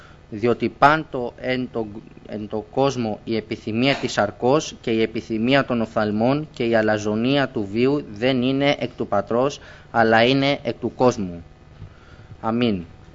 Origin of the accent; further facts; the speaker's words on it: Athens, Attica, Greece; είμαι 18 ετών, κατάγομαι από την Αθήνα και έχω έτσι και λίγες ρίζες οικογενειακός εδώ από τον παππού.